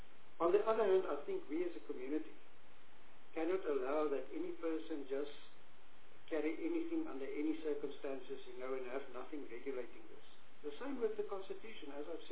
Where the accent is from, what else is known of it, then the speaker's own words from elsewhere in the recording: Eastern Cape, South Africa; I grew up in the Eastern Cape.